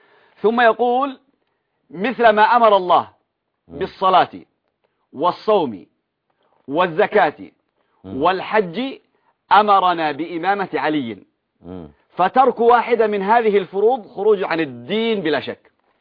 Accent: Yemen; الناس عندنا في اليمن

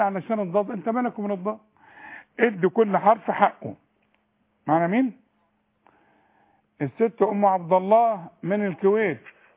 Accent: Sharqia Governorate, Egypt; انا بقى من الشرقيه وامي من الشرقيه وابويا من الشرقيه

